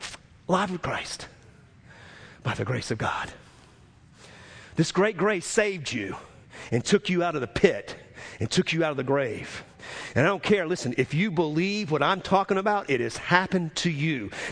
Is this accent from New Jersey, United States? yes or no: no; New Orleans, Louisiana, United States; You know, I grew up in New Orleans, and I didn't see a lot of death.